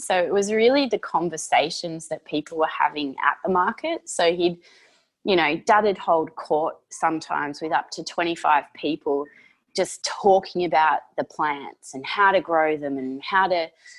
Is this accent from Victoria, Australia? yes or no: yes; Somerville, Victoria, Australia; Yeah, well, I am from the Mornington Peninsula, from a place called Somerville, which is located around about an hour and a half southeast of Melbourne. So I grew up on an organic herb farm, which was called Miller's Herbs.